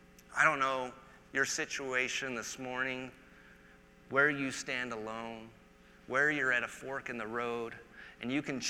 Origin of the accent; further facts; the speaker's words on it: England, United Kingdom; I'm English, okay? Go England, by the way.